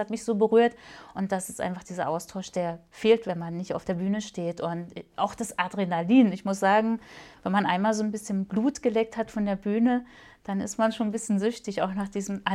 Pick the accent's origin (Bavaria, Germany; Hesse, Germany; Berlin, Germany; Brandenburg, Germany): Brandenburg, Germany; Cottbus; now in Karlsruhe, Germany; Und jetzt bin ich hier sesshaft geworden, habe aber auch noch eine kleine Wohnung in meiner Heimat und besuche dort oft meine Familie